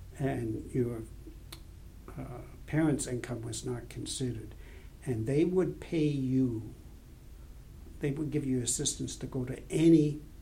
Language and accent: English; Toronto, Ontario, Canada; I grew up in the Parkdale area of Toronto.